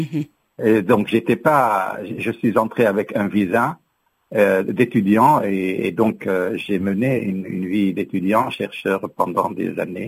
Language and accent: French; Syria; now in France; Moi, je ne dis pas la Syrie, mon pays d'origine. Je dis la Syrie, mon pays toujours et à jamais. Mm-hmm. Et la France aussi, mon pays pour toujours.